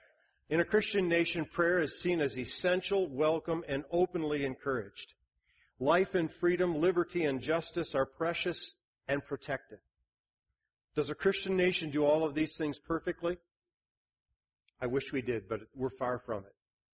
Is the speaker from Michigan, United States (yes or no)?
yes; Kalamazoo, Michigan, United States; I grew up in Kalamazoo